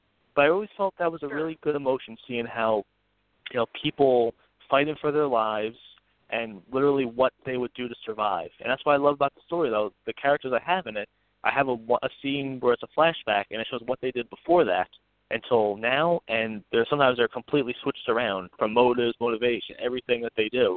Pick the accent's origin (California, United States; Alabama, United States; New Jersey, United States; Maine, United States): New Jersey, United States; Middletown; Oh, yes, yes. I've been here since I've been 5 years old and have no reason to leave.